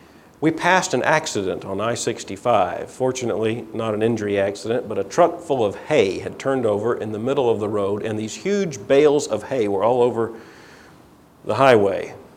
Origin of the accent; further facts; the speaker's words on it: Fort Lauderdale, Florida, United States; I grew up in Fort Lauderdale, Florida. I knew sand. I knew surf. I knew swamp. But I did not know snow.